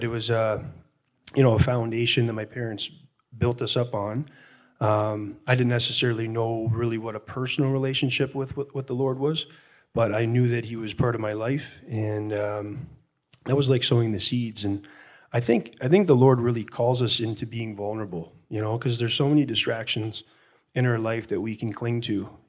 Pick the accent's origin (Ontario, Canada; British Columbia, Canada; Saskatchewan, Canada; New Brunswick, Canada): Ontario, Canada; Chatham; I grew up in Chatham, Ontario.